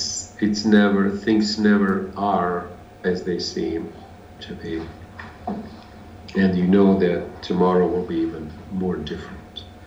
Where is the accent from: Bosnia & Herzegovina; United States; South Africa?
Bosnia & Herzegovina; even I am from Bosnia and I am one of Bosnians